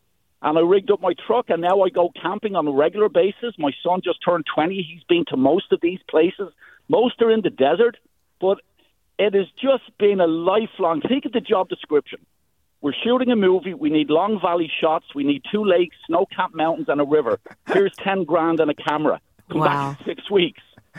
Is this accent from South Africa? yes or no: no; Dublin, Leinster, Ireland; now in Petaluma, United States; I grew up in Ireland, in Dublin.